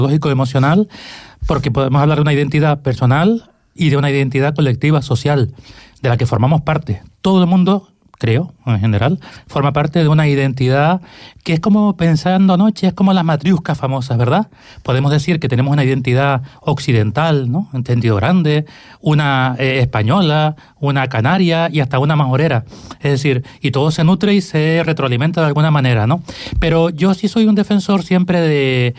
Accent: Norway; Yo soy de Noruega y quiero hablar de identidad canaria.

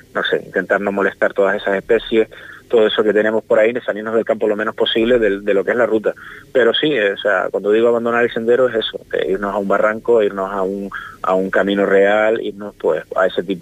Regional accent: Agua de Bueyes, Canary Islands, Spain; yo sí que soy de Agua de Güelles, pues soy un enamorado de mi pueblo

